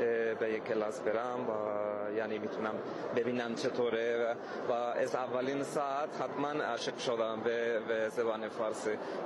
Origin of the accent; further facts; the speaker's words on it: Spain; Persian is a second language; now in Turkey; اهل اسپانیا هستم، اما در ترکیه زندگی میکنم.